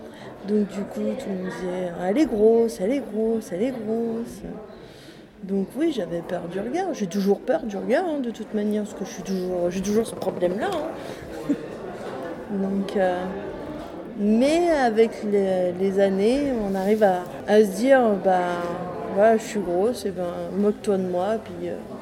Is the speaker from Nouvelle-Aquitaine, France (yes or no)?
yes; Nouvelle-Aquitaine, France; now in Blois, France; En Creuse, ouais.